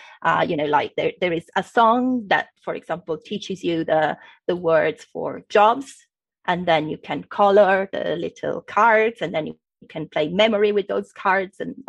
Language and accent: English; Italy; English is a second language; When they hear me speaking English with them, where are you from? And I say, no, actually, I'm Italian, but I speak English because I'm a linguist, blah, blah, blah.